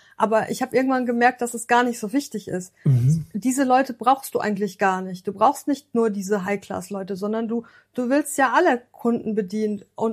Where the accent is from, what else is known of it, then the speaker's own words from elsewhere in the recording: North Rhine-Westphalia, Germany; Ich komme aus dem Ruhrgebiet, war ein Macher